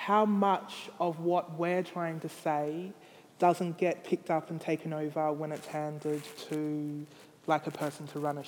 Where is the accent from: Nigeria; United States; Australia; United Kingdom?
Australia; also born or lived in Haiti; because I'm adopted from Haiti, so Haiti's like a very poor place. But yet I'm adopted from Haiti in Australia